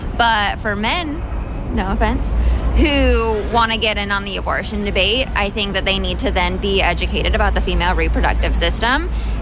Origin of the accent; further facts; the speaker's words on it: North Carolina, United States; I am from Iredell County, North Carolina.